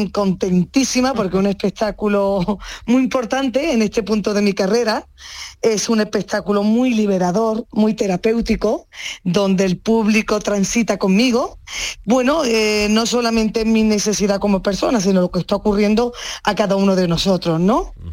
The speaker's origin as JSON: {"language": "Spanish", "town": "Málaga", "region": "Andalusia", "country": "Spain", "tie": "born or raised there", "said": "soy profeta en mi tierra a base de trabajarlo mucho. Desde toda la vida, desde muy pequeña, aunque he estado fuera y he hecho parte de mi carrera fuera, pero siempre he estado ligada a Málaga"}